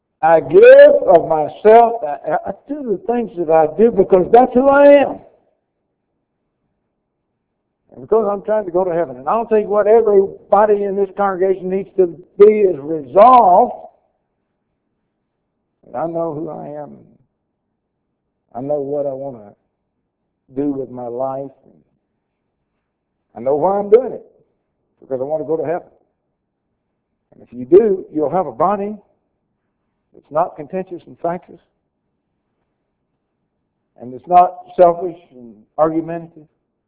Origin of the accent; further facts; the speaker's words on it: Jacksonville, Florida, United States; I was raised in Jacksonville, Florida.